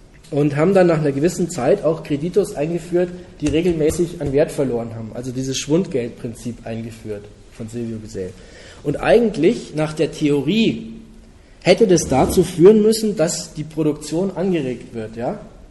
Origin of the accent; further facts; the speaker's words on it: Bavaria, Germany; In der Gegend, wo ich herkomme, also im Umland von München, wo wir eine relativ geringe Arbeitslosigkeit haben